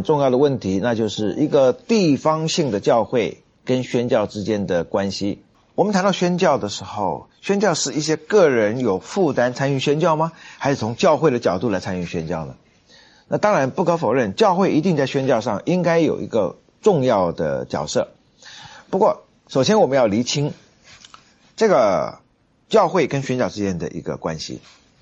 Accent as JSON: {"language": "Chinese", "country": "Taiwan", "tie": "born there", "said": "当然我自己也出生于台湾的教会"}